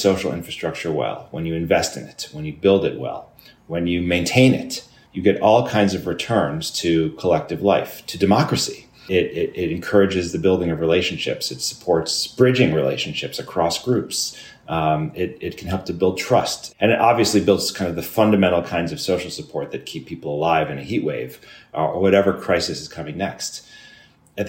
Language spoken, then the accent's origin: English; Chicago, Illinois, United States; I grew up in Chicago, and, you know, Chicago, you know, it's a famous industrial city.